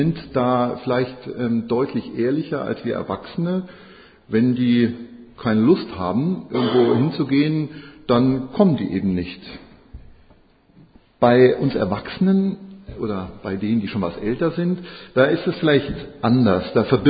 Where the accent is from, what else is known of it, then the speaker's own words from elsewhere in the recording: Croatia; Dobrojutro, sagt man da, wo ich herkomme. Das ist kroatisch und heißt guten Morgen.